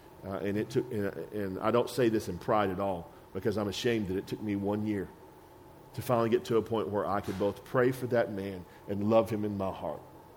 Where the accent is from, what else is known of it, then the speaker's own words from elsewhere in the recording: Texas, United States; and I'm from Texas, that don't go over well, and I've got a lot of guns